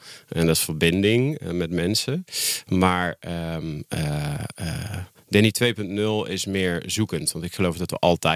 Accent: Deurne, North Brabant, Netherlands; now in Den Bosch, Netherlands; Daar ben ik niet geboren. Nee, ik kom uit Deurne.

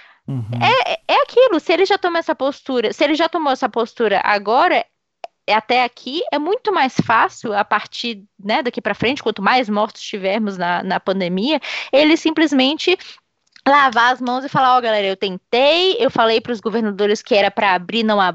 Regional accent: Brazil; E nós somos, nós brasileiros, nós somos bastante paternalistas nesse sentido

